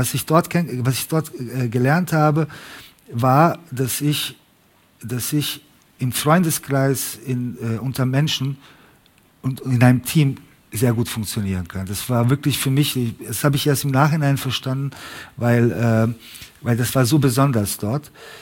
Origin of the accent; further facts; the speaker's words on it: Sarajevo, Bosnia & Herzegovina; Ich bin in Sarajevo geboren und Sarajevo ist eine ganz bestimmte, ist eine ganz spezifische Stadt. Ist eine Stadt mit so vielen Kulturen, so vielen Nationen und so weiter, wie kein andere, wahrscheinlich wie kein andere Stadt in Europa. Und ich bin dort aufgewachsen